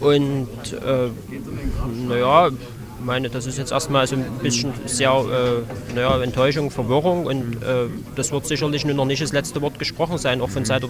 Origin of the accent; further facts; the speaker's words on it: Halle, Saxony-Anhalt, Germany; Ich bin aus Halle, aber nicht direkt betroffen.